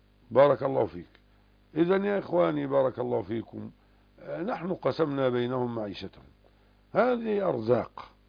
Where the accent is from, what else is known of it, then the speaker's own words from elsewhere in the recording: Egypt; لا، صار عندنا في مصر الآن من باب الإلزام.